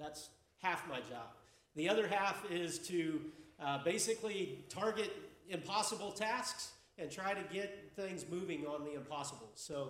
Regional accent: Tightwad, Missouri, United States; I come from Tightwad, Missouri. Anybody ever heard of Tightwad, Missouri? Nobody? Really? That's probably because total population is 42 people.

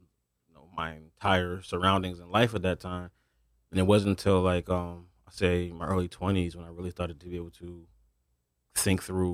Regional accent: New Haven, Connecticut, United States; I'm from the Kensington Square neighborhood.

